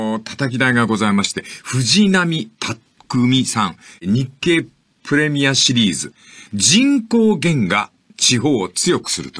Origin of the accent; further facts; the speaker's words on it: Fukuoka, Japan; born there; でも私は、福岡県に生まれてなかったら、ここに立ってない。 … は、福岡県の下町に生まれないと作れない歌です。